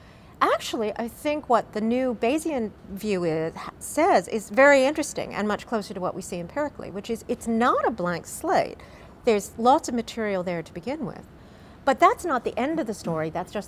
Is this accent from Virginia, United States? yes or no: no; California, United States; I come from the Bay Area, and I'm a baseball fan.